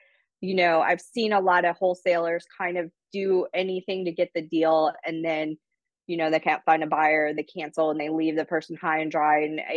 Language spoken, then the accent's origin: English; Toledo, Ohio, United States; So I grew up in the Midwest. I grew up in Toledo, Ohio, and I was fortunate enough to go to college.